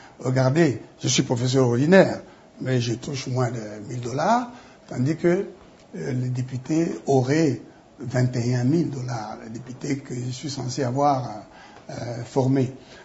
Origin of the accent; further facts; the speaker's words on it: Katanga, DR Congo; moi, je ne suis pas du Bandundu, moi, je suis du Katanga.